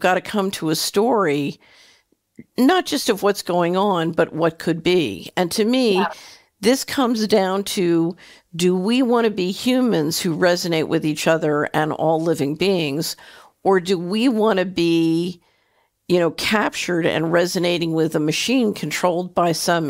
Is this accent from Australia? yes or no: no; Philadelphia, Pennsylvania, United States; Now, when I grew up in Philly